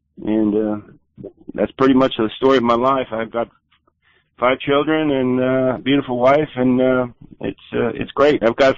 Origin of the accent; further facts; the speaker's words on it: Frankfort, Texas, United States; I'm out of Frankfort, Texas, and I was born and raised here, and that's pretty much where I'm from.